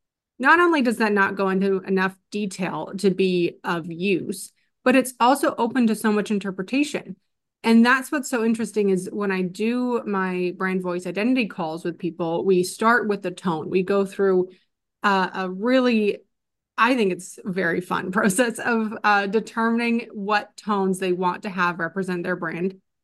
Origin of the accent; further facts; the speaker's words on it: Canada; now in United States; I live in the States and I'm Canadian.